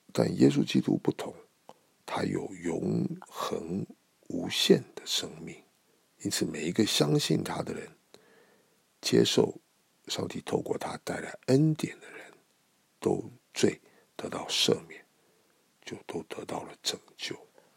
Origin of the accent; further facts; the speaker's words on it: China; 这并非像我们中国人的成语所说的“不知者不罪”。